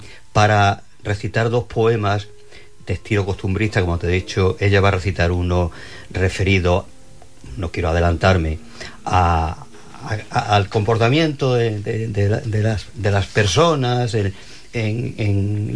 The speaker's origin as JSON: {"language": "Spanish", "town": "Huelva", "region": "Andalusia", "country": "Spain", "said": "otro que hablo de mi tierra, de Huelva, de Andalucía."}